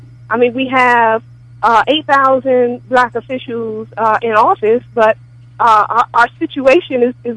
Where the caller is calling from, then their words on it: Bowie, Maryland, United States; I'm calling from Bowie, Maryland.